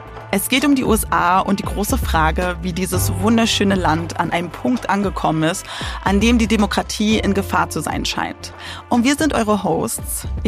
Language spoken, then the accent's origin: German; Berlin, Germany; würde ich jetzt als Berlinerin sagen